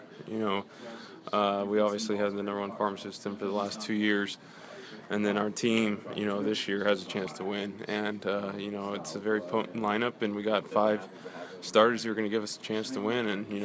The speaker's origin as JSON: {"language": "English", "region": "California", "country": "United States", "tie": "born or raised there", "said": "I did not, because I grew up in California."}